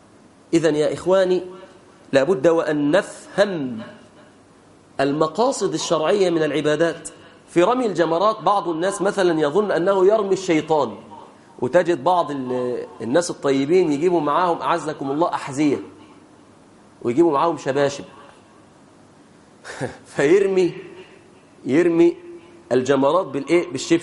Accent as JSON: {"language": "Arabic", "country": "Egypt", "said": "رأيت امرأة كبيرة مسنة من وجه إبلي عندنا في مصر"}